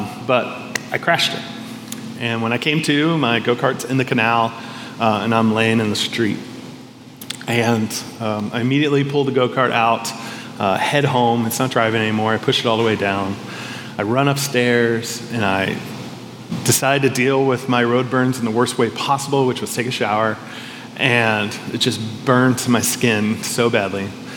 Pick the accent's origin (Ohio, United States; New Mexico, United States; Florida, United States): Florida, United States; I grew up sort of in South Florida, but on like the Everglades edge of South Florida. Dirt roads, swamp, Everglades, everything else. So I act like I'm a city boy, but I really did grow up more in the country.